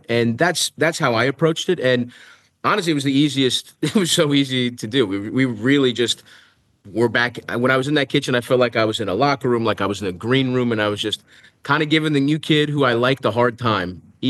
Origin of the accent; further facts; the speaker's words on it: Baltimore, Maryland, United States; You know, I grew up in Baltimore. My mom was a waitress in Greek restaurants. My dad was a contractor.